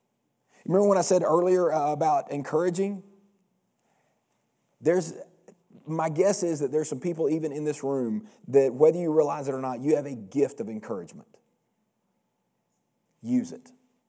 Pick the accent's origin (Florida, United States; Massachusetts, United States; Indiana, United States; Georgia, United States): Georgia, United States; I said, I'm from Georgia, sick 'em.